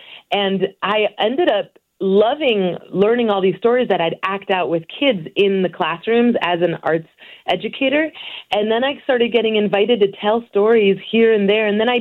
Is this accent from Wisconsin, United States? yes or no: no; Chicago, Illinois, United States; I grew up in Chicago hearing stories of Three Little Pigs and the Little Red Hen. I can tell you all about Paul Bunyan, but I had never heard stories from Colombia or from Mexico or from Central America.